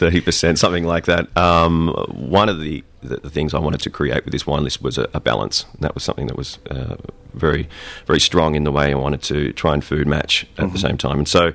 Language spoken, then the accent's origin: English; Australia; moved away; also born or lived in France / England; I am Australian, but I ventured over to France and England back in the late 90s.